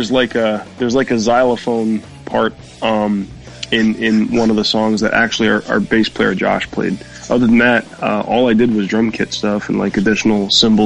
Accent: Bethlehem, Pennsylvania, United States; I'm from Bethlehem, Pennsylvania, for anybody who gives a crap. And I have a pretty happening local scene around here.

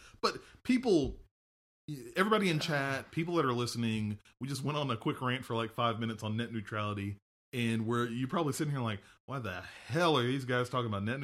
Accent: Alabama, United States; Because I'm from Alabama. I feel like I could say this. There are still a lot of areas in Alabama that don't have strong internet connections.

